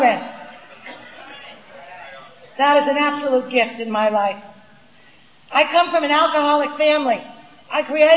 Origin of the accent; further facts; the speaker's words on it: New York, United States; Even if I speak slow, I'm from New York, and that's just a speech defect from the beginning.